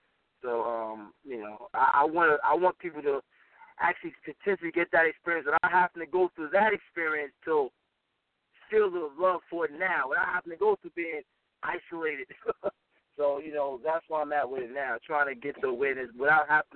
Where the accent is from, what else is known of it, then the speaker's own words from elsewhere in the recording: New York City, New York, United States; I'm from Harlem, New York. You know, I was born and raised there.